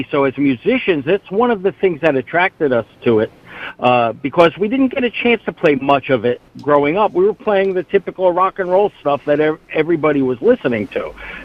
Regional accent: Rutherford, New Jersey, United States; now in Nutley, United States; Yeah, I was raised in Rutherford, New Jersey, and I reside in Nutley, New Jersey.

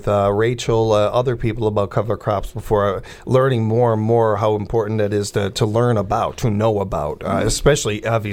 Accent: Chicago, Illinois, United States; Because my whole life, even growing up in Chicago, I was told farmers are the backbone of our country.

